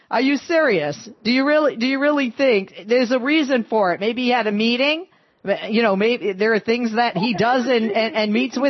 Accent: Massachusetts, United States; I grew up in Massachusetts.

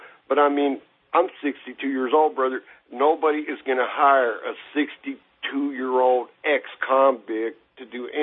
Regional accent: California, United States; now in Tennessee, United States; I grew up in California, so I could probably, you know, go there and, you know, get signed up pronto

